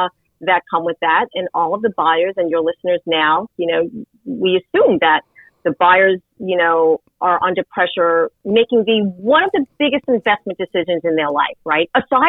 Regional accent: New York, United States; now in Babylon, United States; but I was raised down on the South Shore. And when I came back out here from the city, I'm actually in Babylon Village now.

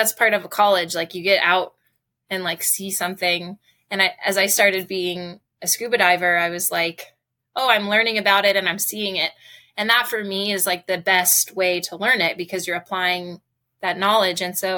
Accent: California, United States; moved away as an adult; now in Hawaii, United States; I moved here to Hawaii when I was 18 from California

